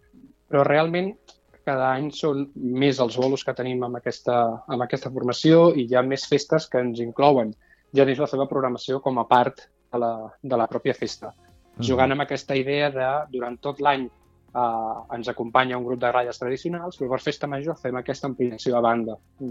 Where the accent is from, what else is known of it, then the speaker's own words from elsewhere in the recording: Catalonia, Spain; jo en el meu cas soc del Maresme